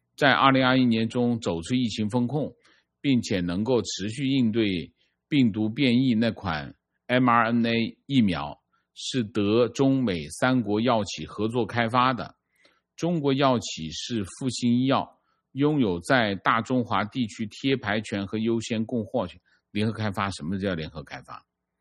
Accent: Malaysia; 是的，我是大马人

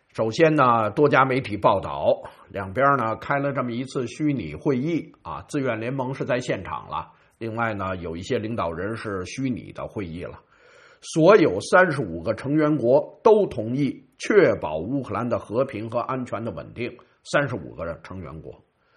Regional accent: Australia; 说什么时候我们澳大利亚人到这么一个程度啊

